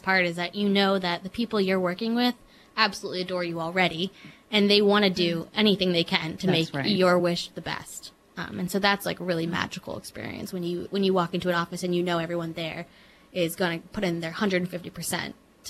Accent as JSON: {"language": "English", "region": "Michigan", "country": "United States", "tie": "born there", "said": "So, like I said, I was born in Michigan, and they kind of had to just pack up everything they owned."}